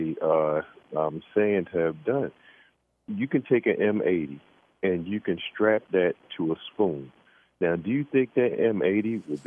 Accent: Baltimore, Maryland, United States; Now, I'm from East Baltimore, and I'm from Woodlawn.

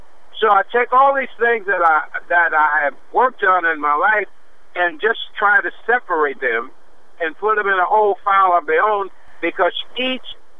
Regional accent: Louisiana, United States; I have cousins down in Louisiana, you know, because I'm a Cajun.

